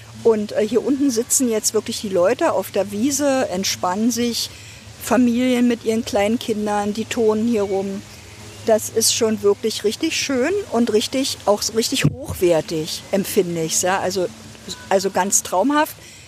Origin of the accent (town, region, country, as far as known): Ludwigsfelde, Brandenburg, Germany; born or raised there; now in Potsdam, Germany